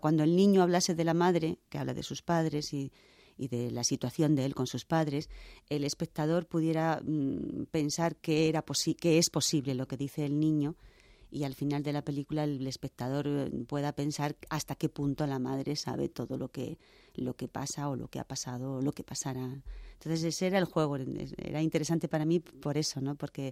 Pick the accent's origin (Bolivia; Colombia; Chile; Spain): Spain; Seville, Andalusia; Soy andaluza, sí.